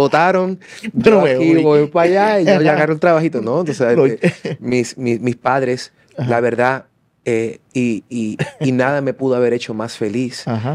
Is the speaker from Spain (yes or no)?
no; Dominican Republic; Dominicana, donde hice todo mi high school, por eso también tengo raíces muy profundas allá. O sea, toda mi adolescencia la viví en Dominicana.